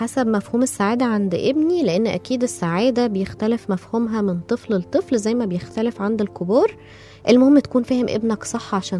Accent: Egypt; وظهر عندنا في مصر في الفترة الأخيرة وبقى منتشر جدا

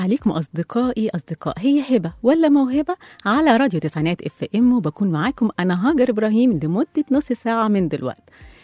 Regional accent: Egypt; واحنا كمصريين الدولار بكام النهاردة؟

